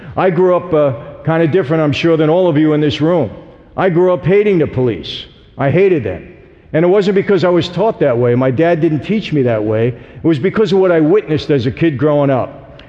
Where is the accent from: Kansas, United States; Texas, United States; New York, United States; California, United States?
New York, United States; Brooklyn; born there; I was born in Brooklyn, where there are five organized crime, La Cosa Nostra families, mafia families.